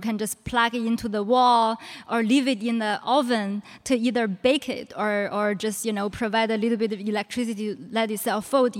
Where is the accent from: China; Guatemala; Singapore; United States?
China; Inner Mongolia; So I grew up in Inner Mongolia in China.